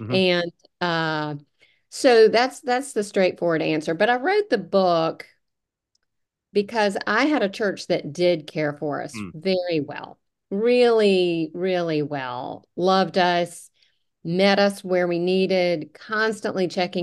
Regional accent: Alabama, United States; also born or lived in North Carolina / Colorado; I grew up in Alabama, lived in North Carolina for years, and in Colorado.

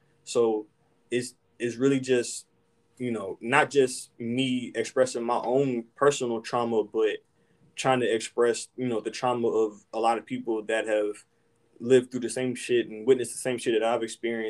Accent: Hampton, Virginia, United States; I'm from Hampton.

